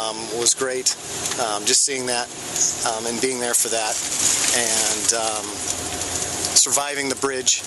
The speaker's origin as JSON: {"language": "English", "country": "United States", "moved": "yes", "lives_now": "Tokyo, Japan", "said": "I'm originally from America. I'm living in Tokyo now."}